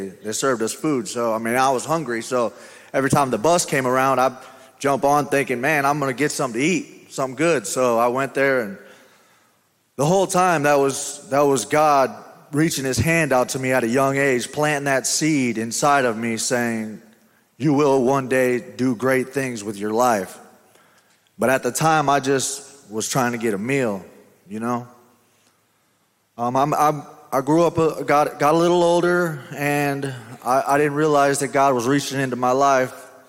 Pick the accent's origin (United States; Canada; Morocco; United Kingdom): United States; Kewanee, Illinois; I'm from Kewaunee, Illinois. I'm 35 years old. I wasn't really raised in church.